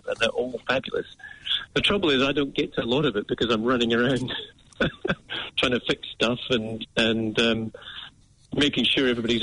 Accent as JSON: {"language": "English", "town": "Edinburgh", "region": "Scotland", "country": "United Kingdom", "tie": "born or raised there", "moved": "as an adult", "lives_now": "New Zealand", "said": "I'm from Scotland. So I came to New Zealand a long time ago, but I was born and bred in Edinburgh, came out here in my mid-20s."}